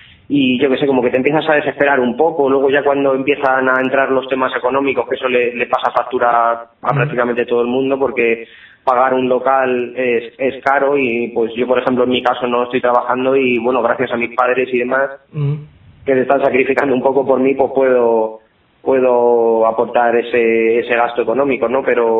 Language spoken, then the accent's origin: Spanish; Madrid, Community of Madrid, Spain; yo no soy de Aranjuez, yo soy de Madrid centro.